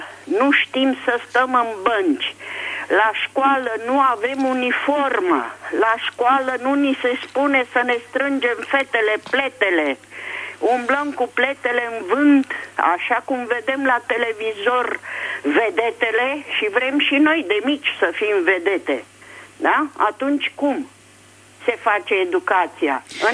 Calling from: Bucharest, Romania; Sunt din București.

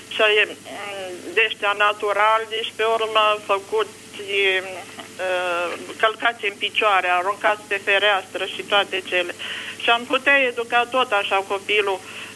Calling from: Bucharest, Romania; din București.

